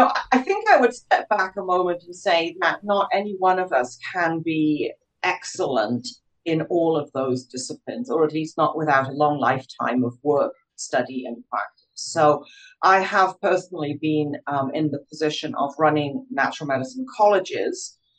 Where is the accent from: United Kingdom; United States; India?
United Kingdom; Scotland; You can obviously hear from my accent, I'm originally British, Scotland.